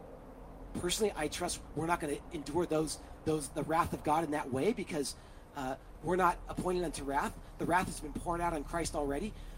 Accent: Fountain Valley, California, United States; I grew up in Fountain Valley, which is like 2 miles from Huntington. I was around the Huntington Beach-Fountain Valley border.

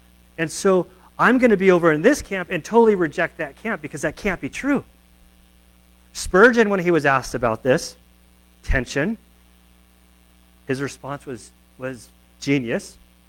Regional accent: South Lake Tahoe, California, United States; So I grew up in South Lake Tahoe. I love South Lake Tahoe.

